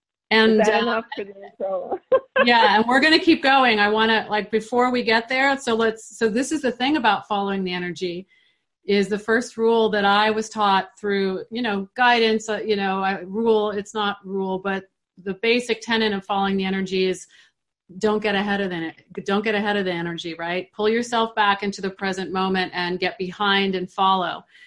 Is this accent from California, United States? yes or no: yes; San Francisco, California, United States; I have two moms and a dad, and I grew up in San Francisco. In the early 70s.